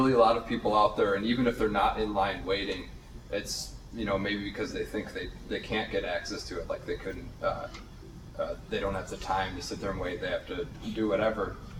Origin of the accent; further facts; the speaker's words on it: Janesville, Wisconsin, United States; I grew up in Janesville, which is a small town. Think of like Toledo, now think of just a little bit smaller auto town. That's pretty much what Janesville is.